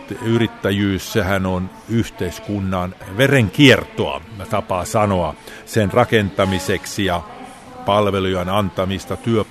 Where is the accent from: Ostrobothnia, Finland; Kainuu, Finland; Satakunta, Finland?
Ostrobothnia, Finland; Vaasa; voi sanoa, että olen aito vaasalainen ja pidän todella paljon Vaasan kaupungista